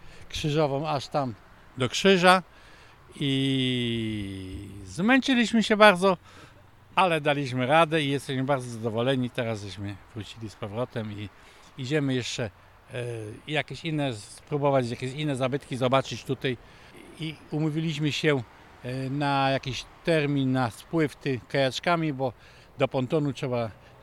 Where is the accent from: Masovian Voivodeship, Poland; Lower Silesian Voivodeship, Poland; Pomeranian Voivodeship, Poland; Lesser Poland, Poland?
Lower Silesian Voivodeship, Poland; Wrocław; jestem też z Wrocławia